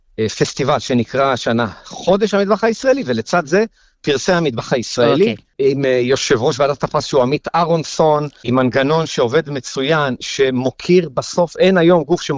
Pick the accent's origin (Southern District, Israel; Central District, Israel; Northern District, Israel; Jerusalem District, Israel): Jerusalem District, Israel; Jerusalem; now in Tel Aviv, Israel; אני גם גר בתל אביב, כירושלמי במקור